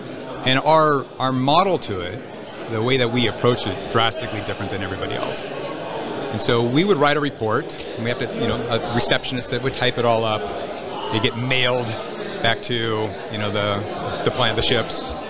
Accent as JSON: {"language": "English", "region": "Nebraska", "country": "United States", "tie": "born or raised there", "said": "Growing up in Nebraska, it's four times larger than the town that I grew up in."}